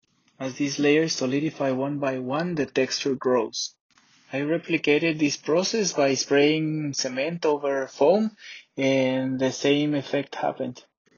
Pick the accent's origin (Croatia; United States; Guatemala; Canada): Guatemala; born there; English is a second language; I was born in Guatemala, so we're surrounded by mountains and volcanoes